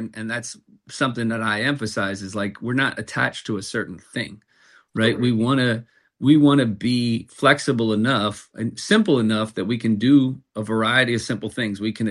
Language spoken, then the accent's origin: English; New Jersey, United States; I say gyro, but that might just be because I'm from Jersey, right?